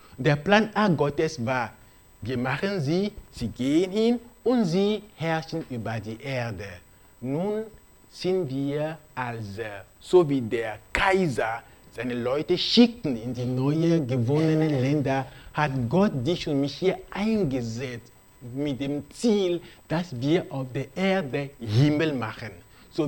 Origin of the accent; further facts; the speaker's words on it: Togo; Also wir sind aus Togo